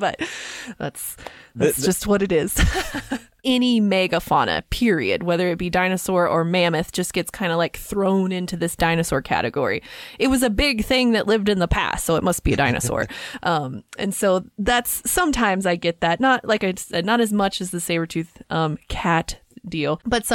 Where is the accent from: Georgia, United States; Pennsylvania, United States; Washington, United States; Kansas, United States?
Kansas, United States; And I grew up with them in Kansas.